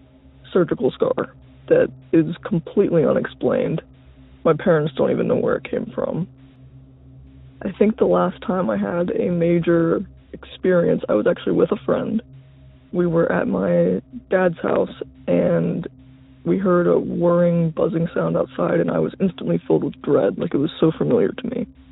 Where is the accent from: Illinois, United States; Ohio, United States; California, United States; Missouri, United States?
Ohio, United States; I just wanted to call in. I'll try to keep this brief. Ever since I was like I guess I should mention I'm from Ohio.